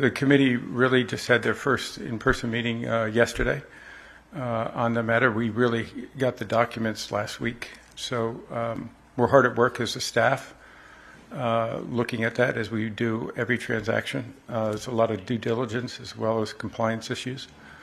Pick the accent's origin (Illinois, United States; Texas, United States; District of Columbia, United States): District of Columbia, United States; Washington; As you probably know, I grew up in Washington, D.C., going over to RFK Stadium.